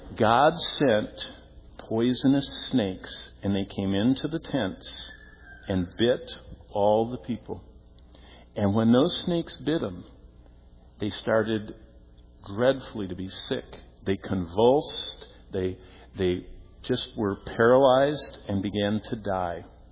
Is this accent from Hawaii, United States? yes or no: no; Michigan, United States; I grew up here in Michigan, and before the casinos, they had Sunday school teachers that bribed the kids.